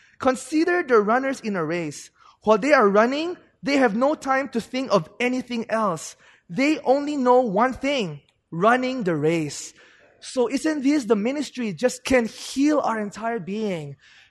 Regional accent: Philippines; English is a second language; now in United States; Hi, trainees. … I came from the Philippines, and I'm now an international student in the FTTA

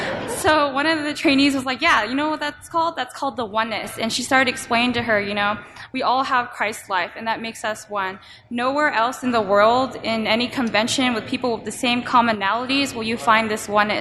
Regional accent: California, United States; And we're from NorCal, so we were going to go home, too.

